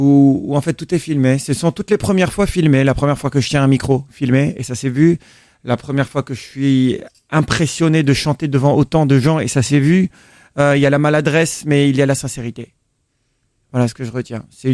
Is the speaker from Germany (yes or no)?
no; Senegal; J'ai grandi au bord de l'océan. J'ai eu la chance de naître et grandir au Sénégal.